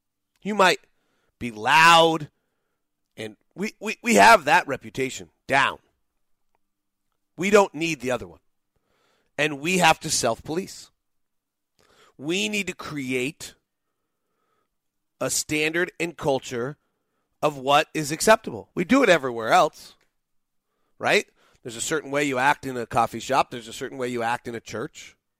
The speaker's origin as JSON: {"language": "English", "region": "Utah", "country": "United States", "said": "When this is national news and I say I'm from Utah, I have a hurdle I now have to jump"}